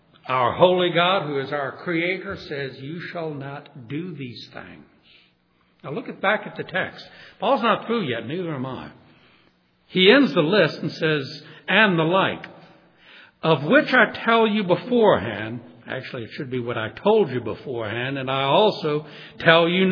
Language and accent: English; New Orleans, Louisiana, United States; I grew up in New Orleans.